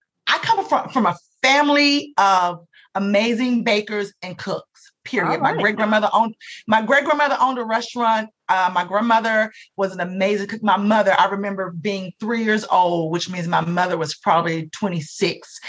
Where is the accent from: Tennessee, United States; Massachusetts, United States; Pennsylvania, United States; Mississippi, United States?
Tennessee, United States; Jackson; I'm from Jackson, Tennessee. So that she left a legacy in the city.